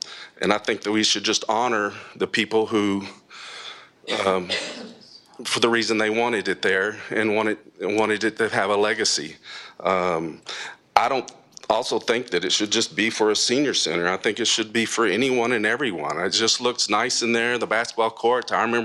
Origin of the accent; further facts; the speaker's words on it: Woodway, Texas, United States; I was born and raised in Woodway, first on Bel Air, 561 Bel Air, but my wife and I both live on 360 Broughton now.